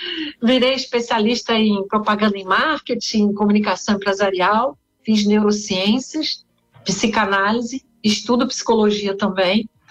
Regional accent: Niterói, Rio de Janeiro, Brazil; also born or lived in São Paulo / Campinas; Olha, gente, eu moro em Niterói, sou niteroiense, aqui no Rio de Janeiro.

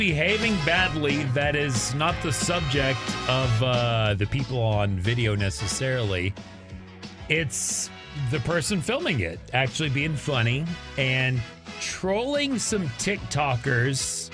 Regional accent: Amarillo, Texas, United States; Okay, I'm from Amarillo, Texas.

